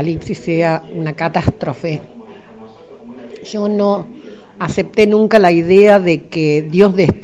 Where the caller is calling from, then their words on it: Tucumán, Argentina; de Tucumán. Estoy escuchando el programa, bueno, los escucho todo el día.